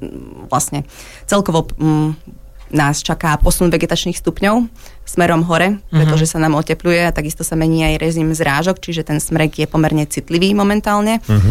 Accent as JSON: {"language": "Slovak", "region": "eastern Slovakia", "country": "Slovakia", "lives_now": "Bratislava, Slovakia", "said": "Z východu."}